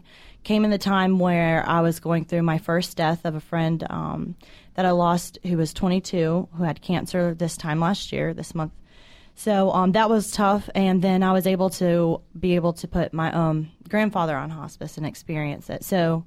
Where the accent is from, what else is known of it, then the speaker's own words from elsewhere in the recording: Georgia, United States; I am from Georgia, born and raised, so very local to the surrounding areas that we cover.